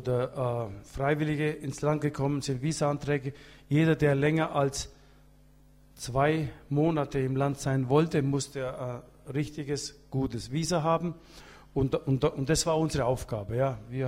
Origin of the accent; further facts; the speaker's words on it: Germany; Ich bin ein Deutscher und ich heb das hin und du machst ein Bild von mir.